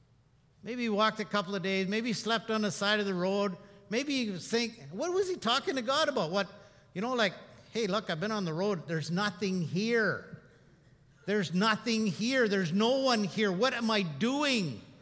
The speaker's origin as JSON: {"language": "English", "town": "Princeton", "region": "British Columbia", "country": "Canada", "tie": "born or raised there", "said": "here's a kid from my hometown in Princeton that I grew up and I worked for his dad."}